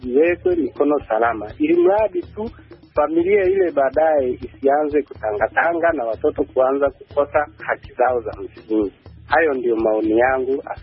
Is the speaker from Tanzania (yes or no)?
yes; Mwanza, Tanzania; natokea Mwanza, Tanzania.